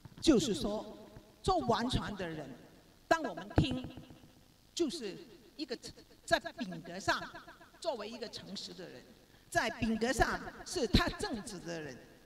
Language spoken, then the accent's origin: Chinese; China; 我们中国人说听老婆的话是会发财的，是吗？